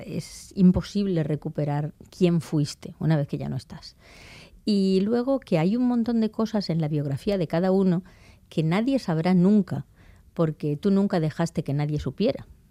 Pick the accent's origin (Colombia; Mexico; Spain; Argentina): Spain; Elda, Valencian Community; Monastil se llama el asentamiento neolítico de lo que después fue mi pueblo. O sea que cualquiera de mi pueblo y de la zona sabe que estoy hablando de Elda.